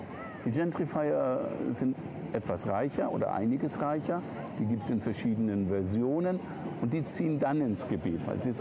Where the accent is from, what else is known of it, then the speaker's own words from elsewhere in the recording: Hamburg, Germany; now in Bonn, Germany; Ich komme aus Hamburg, bin hier auch nicht groß geworden im Rheinland und bin hier dann hergezogen und habe erst in Köln gearbeitet und dann die Professur in Bonn bekommen. Ich habe in Hamburg studiert